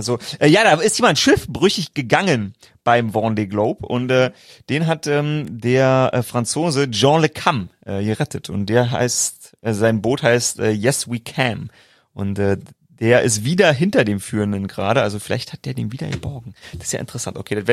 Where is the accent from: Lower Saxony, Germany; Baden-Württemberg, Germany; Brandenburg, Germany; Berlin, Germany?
Brandenburg, Germany; als Brandenburger